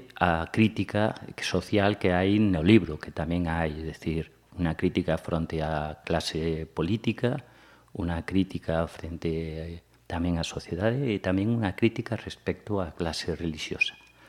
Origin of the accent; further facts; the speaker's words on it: O Porriño, Galicia, Spain; also born or lived in Pontevedra; eu son de Porriño de toda a vida, de Pontevedra de toda a vida, e como veraneo moitas veces en Porto Novo, de Porto Novo de toda a vida